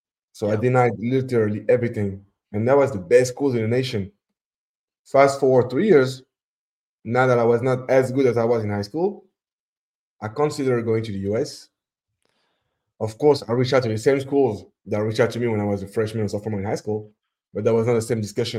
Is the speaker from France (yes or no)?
yes; France; You're born and raised in France, but you still claim to be what your parents are. But also, don't forget, the minute I step into the household, this was Morocco.